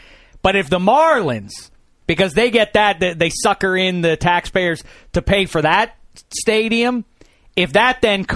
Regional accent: Pittsburgh, Pennsylvania, United States; I feel like it's a form of emotional child abuse for me from 3,000 miles away from my hometown of Pittsburgh.

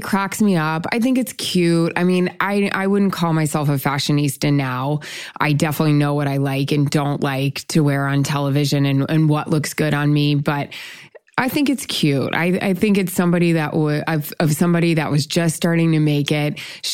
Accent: Tampa, Florida, United States; I got to Tampa Bay. I'm from Tampa Bay.

